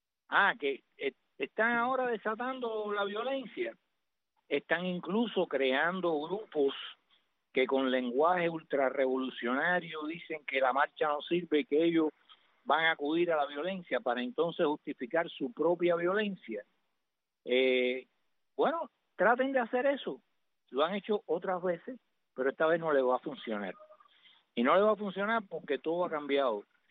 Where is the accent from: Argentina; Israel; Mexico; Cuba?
Cuba; aquí hay un pueblo que se llama Cuba, pueblo cubano, y somos uno, allá, acá y en todas partes.